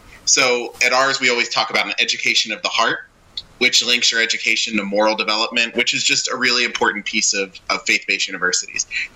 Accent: Baltimore, Maryland, United States; I'm from Baltimore.

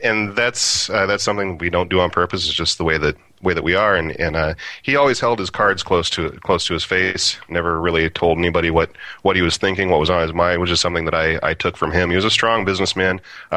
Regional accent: Nebraska, United States; But Nebraska will always be where home is.

